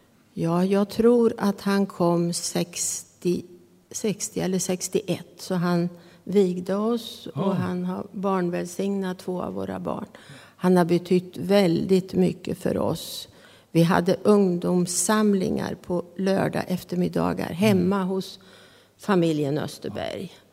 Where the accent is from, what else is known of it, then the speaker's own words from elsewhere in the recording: Östansjö, Örebro County, Sweden; also born or lived in Möja; Ja, så när jag var 4 år flyttade vi till Östansjö.